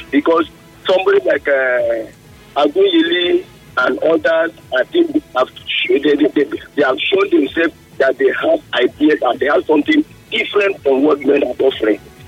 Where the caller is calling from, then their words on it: Eleme, Rivers, Nigeria; I'm calling from Eleme.